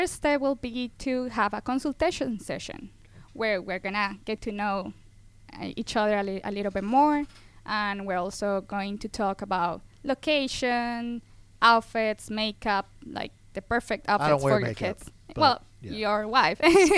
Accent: Colombia; born there; English is a second language; I was born in Colombia, but there I graduated actually from nursing and aesthetics.

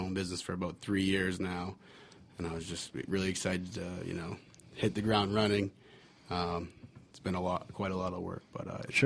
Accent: Boston, Massachusetts, United States; now in Atlanta, United States; went all over, and I was stationed in Savannah, Georgia. Mm. And that's how I ended up in Atlanta. I'm from Boston, so.

